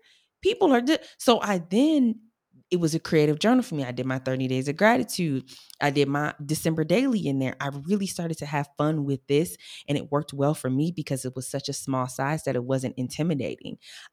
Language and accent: English; Detroit, Michigan, United States; I'm from Detroit.